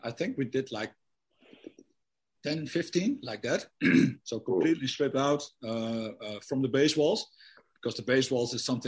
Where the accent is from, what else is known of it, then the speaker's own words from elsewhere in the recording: Netherlands; English is a second language; when we come from Holland, we have in Holland the famous Dutch stroopwafels.